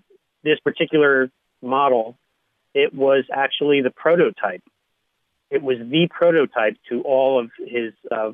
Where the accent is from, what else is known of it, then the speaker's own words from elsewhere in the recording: New Jersey, United States; Just because I'm from Jersey, you know, making fun of me.